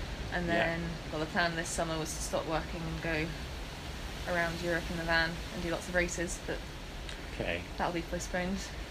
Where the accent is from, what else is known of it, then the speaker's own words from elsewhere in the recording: London, United Kingdom; I came from a pretty unusual background for a runner, I think, in that I grew up in London